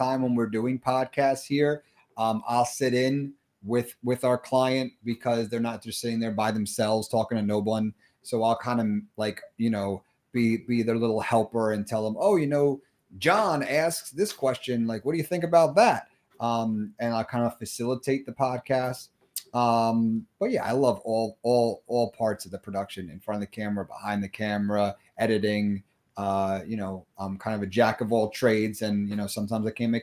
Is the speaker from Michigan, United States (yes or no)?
no; New Jersey, United States; Yeah. Absolutely.